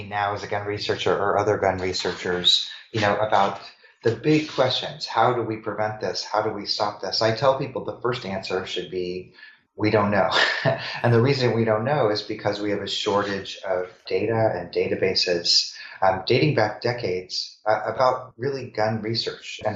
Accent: Missouri, United States; I remember growing up in Missouri

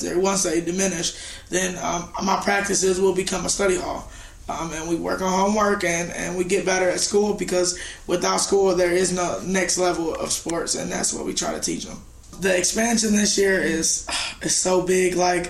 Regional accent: Detroit, Michigan, United States; moved away as an adult; I'm from Detroit, Michigan. I grew up in a Boys and Girls Club, and as did my brothers. And I moved to Missouri 2 years ago and got a job as a youth development professional.

